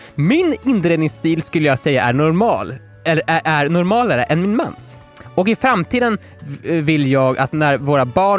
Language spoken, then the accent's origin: Swedish; Norrbotten County, Sweden; Jag är också från Norrbotten, så jag gillar att inkludera naturen i vårt hem.